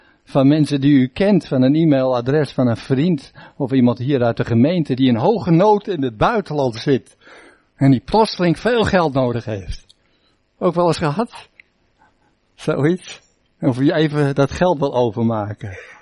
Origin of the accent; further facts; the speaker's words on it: Amsterdam, North Holland, Netherlands; ik ben ook een Amsterdammer